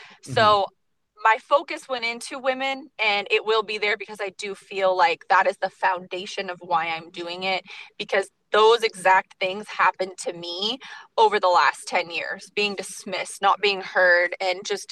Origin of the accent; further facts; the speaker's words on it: Cleveland, Ohio, United States; moved away; So I am originally from Cleveland and I moved out this way 5 years ago.